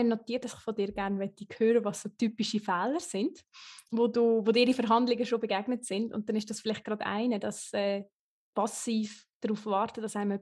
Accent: Lucerne, Switzerland; Und ich bin von Luzern auf dem Land aufgewachsen, sehr konservativ.

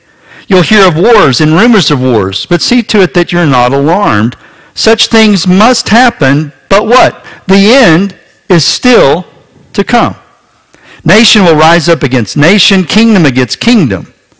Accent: Texas, United States; I could be playing sports in my little small town that I was raised in West Texas

